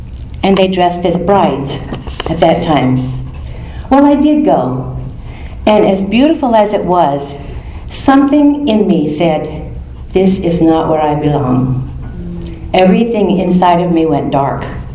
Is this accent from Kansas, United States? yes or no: yes; Wichita, Kansas, United States; now in Akron, United States; I was born in Anthony, Kansas, and I grew up mostly in Wichita, Kansas.